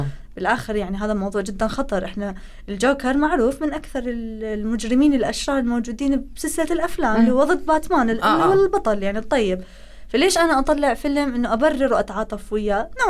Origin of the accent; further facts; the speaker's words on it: Iraq; كوني أيضا عراقية